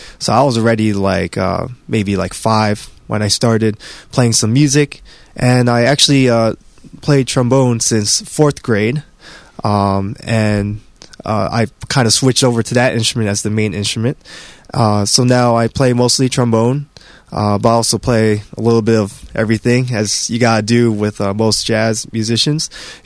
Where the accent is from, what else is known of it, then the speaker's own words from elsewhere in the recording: Whippany, New Jersey, United States; also born or lived in Baton Rouge, Louisiana; So I was born in Baton Rouge, Louisiana. I was only there for 2 years, so I don't really remember much. But my family moved to New Jersey, and we lived in Whippany. And now I'm living in Bloomfield.